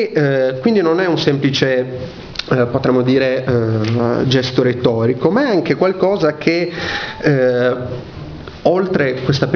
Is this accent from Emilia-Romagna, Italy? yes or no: no; Venice, Veneto, Italy; lo dico in primis da veneziano